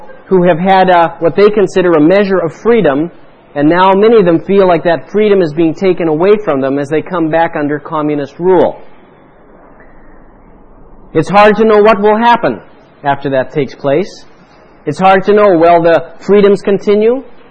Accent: Canada; I know, I come from Canada, and some of our largest centers, Vancouver, Toronto, Montreal

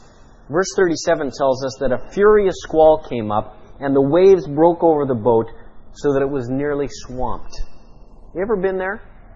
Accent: Canadian Midwest, Canada; I grew up in the Canadian Midwest, and because of my location there, I didn't know anything about monsoons or hurricanes or tidal waves. I never saw the ocean until I was older than 20 years of age.

